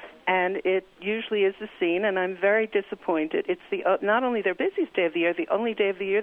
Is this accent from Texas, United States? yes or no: no; New York City, New York, United States; And when I was growing up in New York, the link between Chinese and the Jews